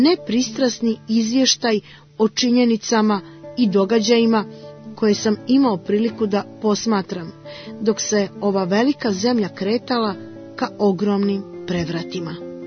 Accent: Cetinje, Montenegro; Od najranijeg djetinjstva živio sam u Cetinskoj kotlini.

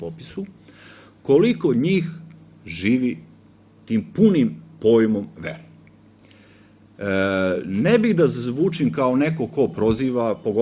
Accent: Kovin, Vojvodina, Serbia; ja sam rodom iz Kovina, iz Banata, i ja se sećam tamo te neke 80. godine kad sam bio u osnovnoj školi, u tom mom selu, pored Kovina

